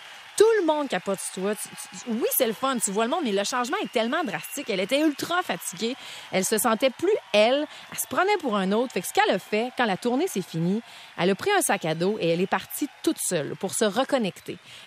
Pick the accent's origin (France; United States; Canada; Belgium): Canada; On est un Canadien sur trois à l'avoir, cet album-là.